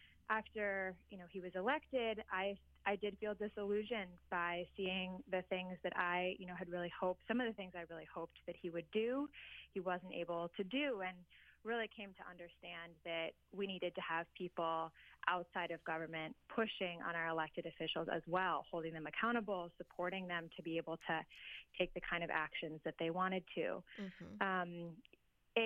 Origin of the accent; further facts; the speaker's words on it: Racine, Wisconsin, United States; I am a fifth-generation resident of Racine, Wisconsin, and I grew up, born and raised in Racine.